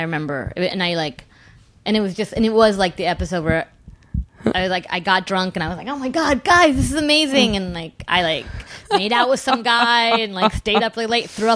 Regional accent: California, United States; Like, and I grew up in Southern California.

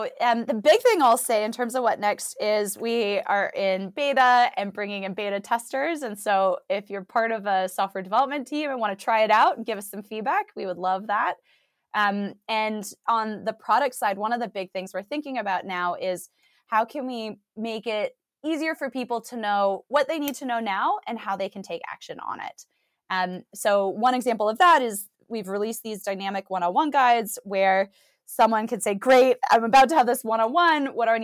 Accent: United States; But you can tell from my accent, I'm from the States, and it's such a big market that we're really investing in that one now too.

